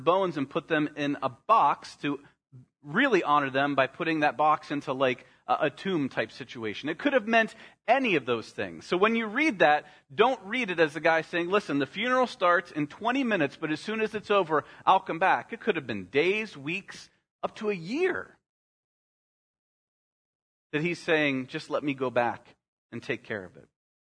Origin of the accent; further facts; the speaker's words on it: Winona, Ohio, United States; I did not grow up in the bustling city center of Salem, Ohio. I grew up in Winona.